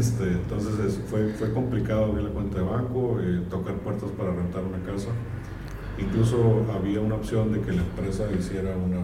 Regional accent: Tijuana, Baja California, Mexico; moved away; se les hace muy difícil entender por qué yo emigré de Tijuana

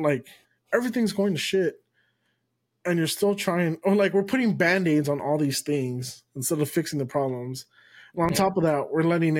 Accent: United States; I'm Mexican-American here, right? Like, to the white people, I'm Mexican. To the Mexicans, I'm American. But like, this is the country I was born in. This is where I was raised.

